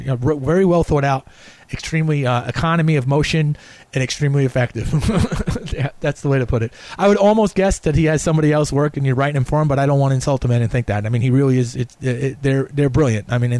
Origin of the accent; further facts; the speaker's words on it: New York, United States; I'm from New York. We don't even bother people in New York.